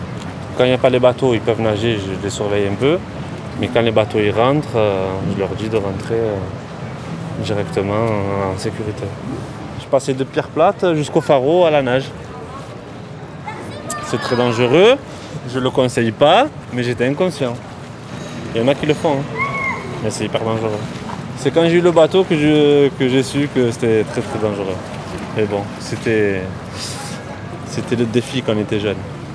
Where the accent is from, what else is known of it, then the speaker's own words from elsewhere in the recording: Noailles, Provence-Alpes-Côte d'Azur, France; Je suis de Noailles. Et du coup, ouais, je venais nager ici.